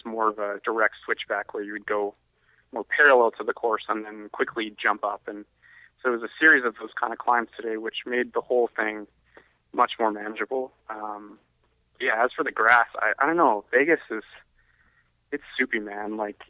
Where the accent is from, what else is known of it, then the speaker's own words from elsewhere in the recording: Canada; I mean, they welcome you with open arms